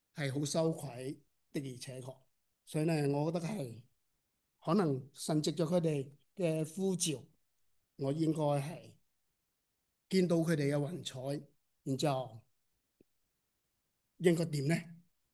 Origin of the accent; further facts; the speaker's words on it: Hong Kong; now in Macau; 我哋系香港人，我哋为咗澳门就嚟30年呢